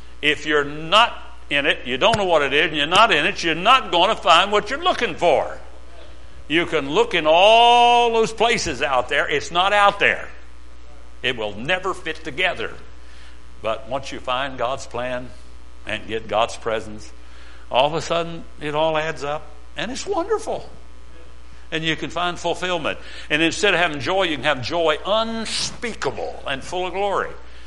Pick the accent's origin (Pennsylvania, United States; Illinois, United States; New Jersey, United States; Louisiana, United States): Pennsylvania, United States; also born or lived in West Virginia; When I was a little boy, we moved from West Virginia to Pennsylvania. I may have told you that I was born in West Virginia when I was here last time. I was born in Odd, O-D-D.